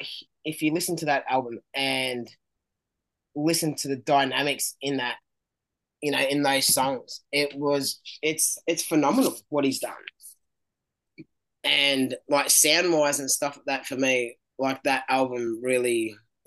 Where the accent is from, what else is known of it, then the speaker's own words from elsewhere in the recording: Melbourne, Victoria, Australia; I'm a kid from Melbourne, Australia, you know, that left school because he got tangled up in the wrong, you know, with the wrong people.